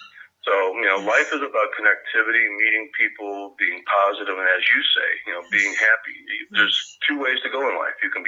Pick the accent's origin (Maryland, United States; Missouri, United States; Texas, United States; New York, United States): Missouri, United States; as a young kid growing up in Missouri, couldn't have imagined that my life could have taken me to there